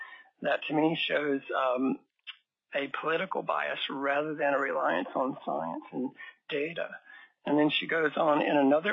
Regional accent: North Carolina, United States; I've worked in North Carolina and Virginia as well. My home state is North Carolina.

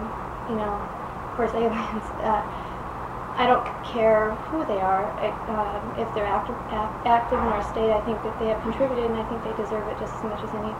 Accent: Alaska, United States; I was born and raised in Alaska

